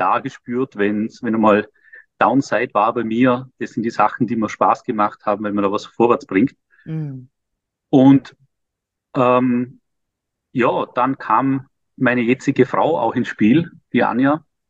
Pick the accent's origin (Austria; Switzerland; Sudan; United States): Austria; Vorarlberg; also born or lived in Vienna; now in Liechtenstein; 48 und Österreicher Vorarlberger und wohne seit längerer Zeit in Liechtenstein und war eigentlich früher mal Anwalt in Wien.